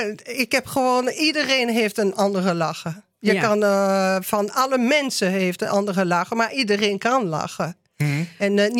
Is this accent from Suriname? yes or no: no; France; accent: French; Dutch is a second language; sorry, dat is mijn Franse accent